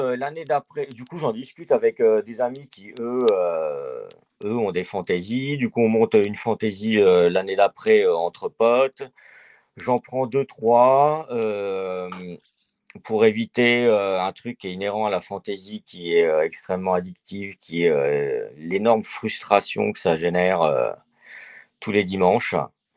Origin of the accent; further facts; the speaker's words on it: Bourgogne-Franche-Comté, France; born there; moi je suis né à 30 km d'Auxerre et voilà, j'aime les équipes d'underdog.